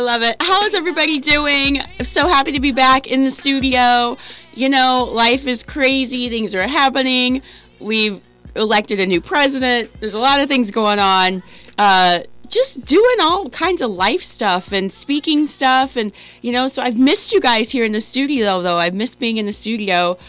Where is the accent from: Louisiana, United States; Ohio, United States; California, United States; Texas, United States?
Ohio, United States; I'm from Warren County in Ohio, which is a small southern, it's kind of like the southern tip of Ohio, kind of near Kentucky, around that area. I grew up around there in a small town